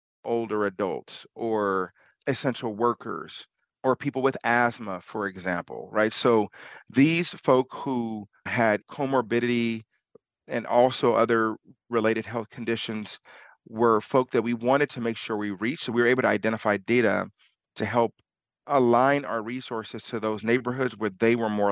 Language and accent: English; Los Angeles, California, United States; And so growing up in South Los Angeles, I always knew that my neighborhood was different, right, from our counterparts in Santa Monica or Beverly Hills.